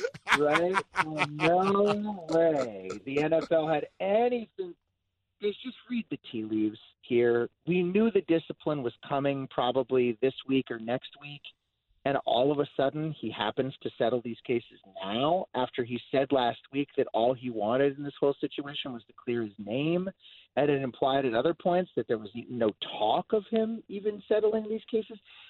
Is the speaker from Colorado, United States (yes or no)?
yes; Denver, Colorado, United States; You know, I grew up in Denver, guys